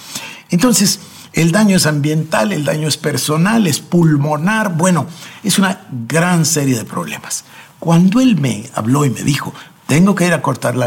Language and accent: Spanish; Guatemala; En mi país, acá en Guatemala, hay muchísimos lugares donde todavía se cocina